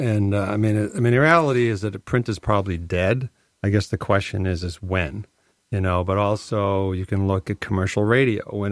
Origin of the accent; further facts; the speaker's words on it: Berlin, New Hampshire, United States; You know, I was brought up in Berlin, New Hampshire. Worked in the paper mills. Drove a pulp truck.